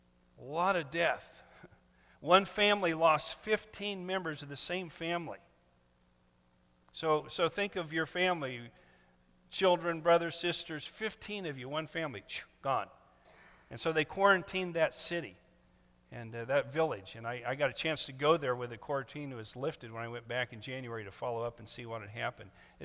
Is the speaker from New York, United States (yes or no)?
no; Kansas, United States; Number two, I'm from Western Kansas, a dry land wheat farm.